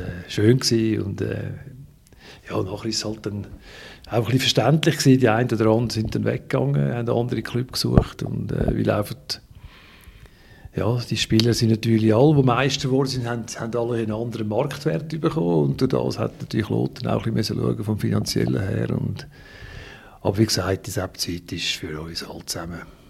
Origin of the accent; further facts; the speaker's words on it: Bülach, Zurich, Switzerland; Weil ich auch in Bülach, wo ich aufgewachsen bin